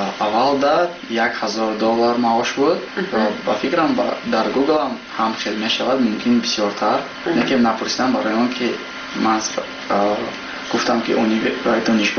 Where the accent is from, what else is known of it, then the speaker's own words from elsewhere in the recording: Tajikistan; بعد یک چند سال با تاجیکستان میکردم برای آنکه وطن خودم رو بلان بردارم و با وطن خودم یاردم دیم